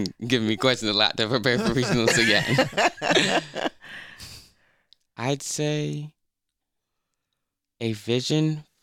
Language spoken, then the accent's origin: English; Portsmouth, United States; because I'm from Portsmouth. I'm from a background that kids don't really see a lot of outside the city or even outside of the state.